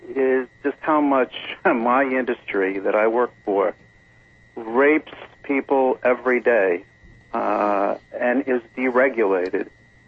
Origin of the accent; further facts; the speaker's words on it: New York, United States; You know, I grew up in New York, you know, working in my father's stores that he owned.